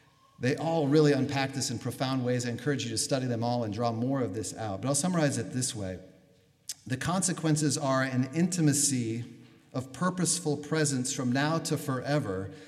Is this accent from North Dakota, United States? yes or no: no; Minneapolis, Minnesota, United States; So I'm here, I'm from the Twin Cities, I grew up here.